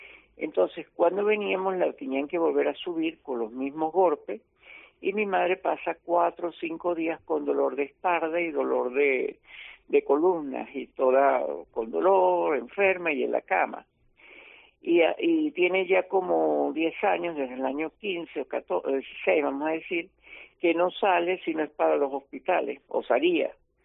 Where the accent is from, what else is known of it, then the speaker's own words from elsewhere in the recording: Venezuela; now in Spain; Yo en mi país, dependiendo del volumen de la cartera, venezolano.